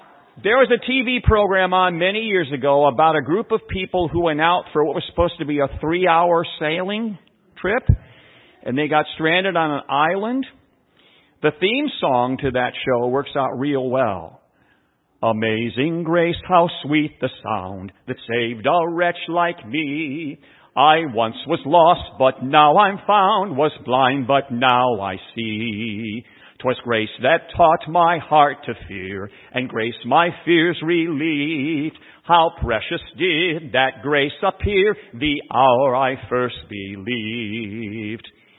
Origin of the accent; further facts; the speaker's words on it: Ohio, United States; Or is that just a northern thing? I'm from Ohio.